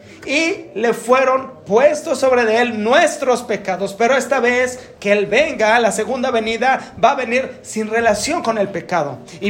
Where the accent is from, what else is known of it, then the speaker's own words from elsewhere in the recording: Mexico; nosotros como equipo que venimos de México.